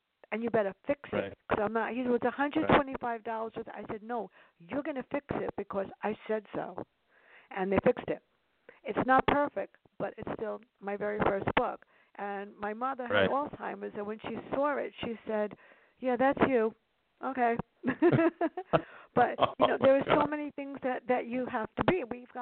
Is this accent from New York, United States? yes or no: yes; New York, United States; two stories growing up in the South Bronx with my sister, who I miss.